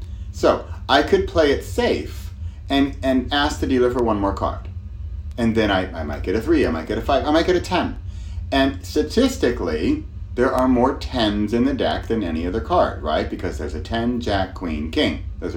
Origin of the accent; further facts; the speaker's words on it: California, United States; Now, I grew up in California, and as a kid, we used to go to Las Vegas quite a bit.